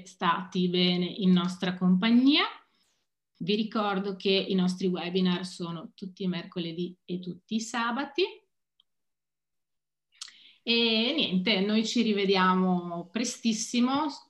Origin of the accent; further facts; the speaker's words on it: Padua, Veneto, Italy; io essendo padovana sono orgogliosissima di questo progetto